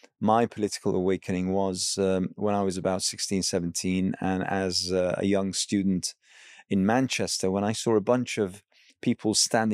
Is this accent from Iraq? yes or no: yes; Iraq; people understand that I hail from Iraq